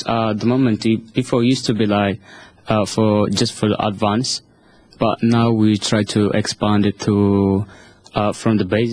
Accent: Eritrea; now in Malta; I'm from Eritrea. And I have been in Malta almost 5 years.

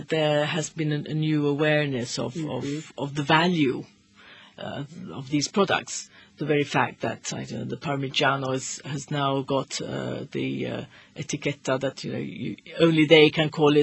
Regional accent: United Kingdom; I can just about say that without offending anybody, being British myself.

